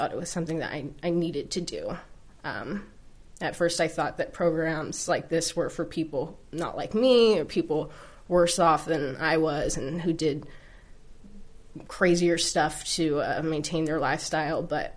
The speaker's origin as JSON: {"language": "English", "region": "California", "country": "United States", "tie": "born or raised there", "said": "I grew up in Southern California and partying, if you will, drinking and recreationally using drugs was just part of my background."}